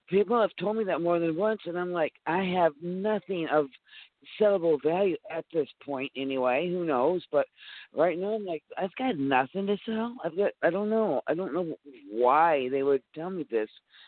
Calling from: Michigan, United States; I am calling from Northern Michigan.

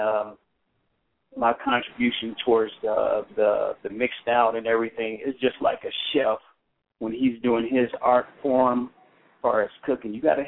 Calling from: Las Vegas, Nevada, United States; Oh yes, I'm calling in from Las Vegas, Sin City.

